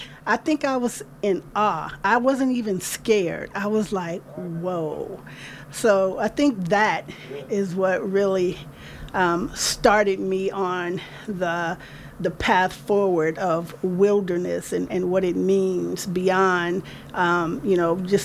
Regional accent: California, United States; Growing up in the Bay Area, it was always, you know, in the back of my mind

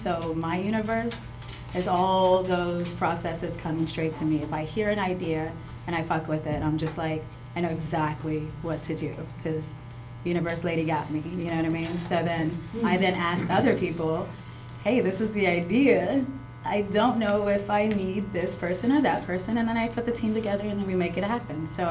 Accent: Nigeria; I'm from Nigeria

